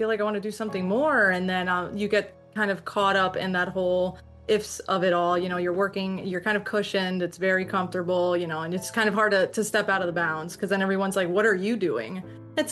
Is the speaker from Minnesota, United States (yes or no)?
no; New Jersey, United States; And I'm originally from New Jersey.